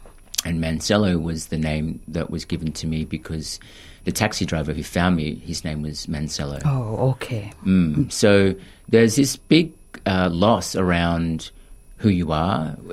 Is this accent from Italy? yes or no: no; Australia; also born or lived in Philippines; But growing up in Australia, no one looked like me. And I would always explain to friends, you know, I was adopted and I came from the Philippines and my mum brought me here.